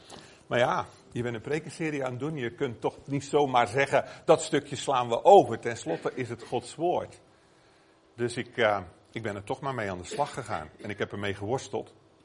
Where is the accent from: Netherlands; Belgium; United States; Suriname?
Belgium; Flanders; zoals ze bij ons in Vlaanderen zeggen.